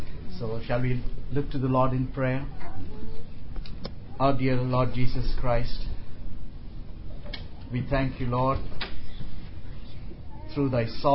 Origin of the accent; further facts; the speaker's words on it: India; English is a second language; I was born into a Christian family. By the way, I come from India, a land is filled with people.